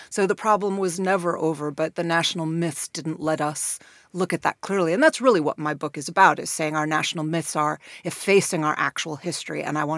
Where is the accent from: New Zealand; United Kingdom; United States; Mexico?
United States; Chicago, Illinois; So as you say, I grew up in Chicago in the 80s